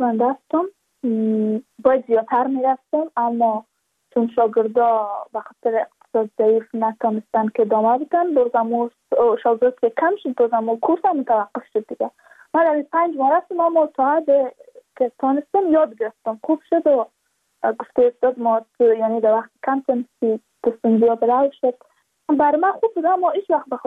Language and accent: Persian; Badakhshan, Afghanistan; چون ما از بدخشان هستیم، یعنی منطقه های دور دستش